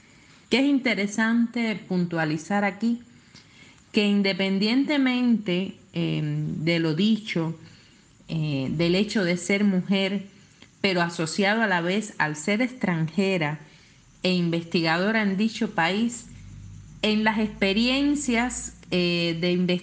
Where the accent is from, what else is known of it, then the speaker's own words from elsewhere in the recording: Cuba; born there; En el caso de mi país de nacimiento, las mujeres que nos dedicamos en el ámbito cubano, o sea, soy cubana de nacimiento